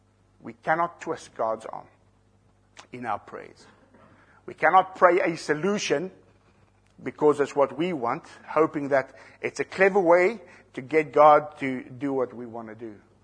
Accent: South Africa; I'm from South Africa.

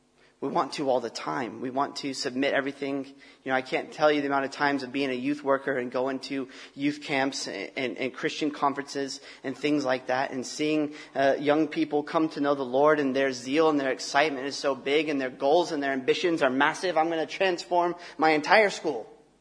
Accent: Texas, United States; now in England; I'm an American and I'm a Texan.

